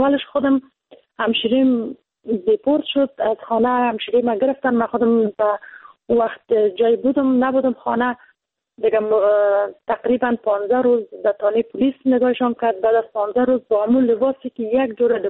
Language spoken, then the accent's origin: Persian; Afghanistan; چون ما افغان هستیم